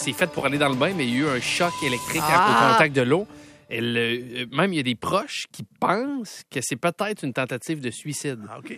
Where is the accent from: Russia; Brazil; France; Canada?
Canada; Quebec City, Quebec; Je vais aux fêtes à Québec, je viens de Québec